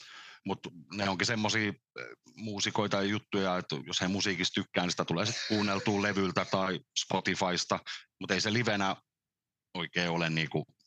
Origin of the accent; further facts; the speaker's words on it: Nakkila, Satakunta, Finland; also born or lived in Pori; Vuonna 83 mä oon syntynyt Porissa ja Nakkilassa asunut miltei koko ikäni.